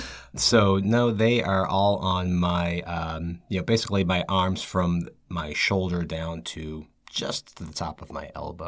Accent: Massachusetts, United States; And so, yes, I grew up in Massachusetts, and my parents now live in Portland, Maine.

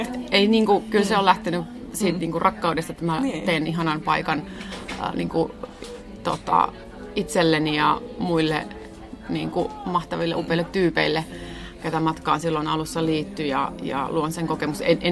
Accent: Ostrobothnia, Finland; Mä oon Pohjanmaalta kotosi ja siellä se on tosi niin kuin vielä ollut, on navettakirppikset ja peräkonttikirppikset ja joka aitassa löytyy vähän jonkinnäköistä kirppistä.

